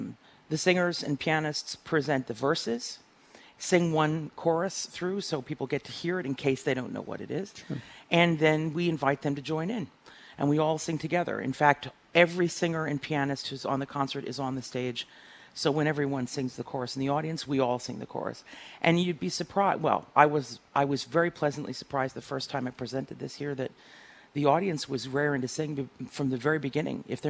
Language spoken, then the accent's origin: English; United States; I'm a nostalgic girl. I'm an American. I like to hear American music.